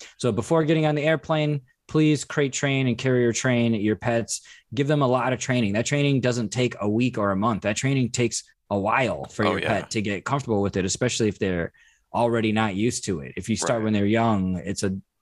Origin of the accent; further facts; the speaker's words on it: Indiana, United States; I'm from Indiana. It was stormy and rainy a lot.